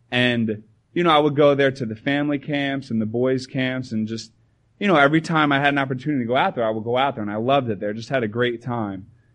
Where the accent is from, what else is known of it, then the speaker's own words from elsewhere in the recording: New Jersey, United States; I grew up in New Jersey, going to the same assembly my whole life.